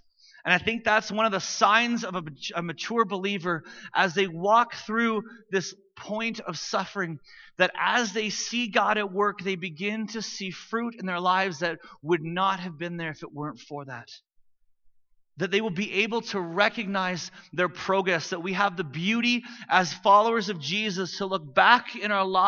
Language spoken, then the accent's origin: English; Vancouver, British Columbia, Canada; This tragic loss of life sent shockwaves throughout the small suburban Vancouver community that I grew up in.